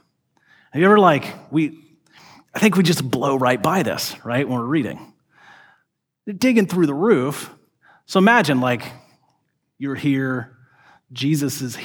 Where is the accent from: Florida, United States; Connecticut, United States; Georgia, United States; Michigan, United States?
Georgia, United States; now in Portland, United States; I grew up in Georgia. Nobody didn't have air conditioning in Georgia because you would die. It's so hot and muggy there.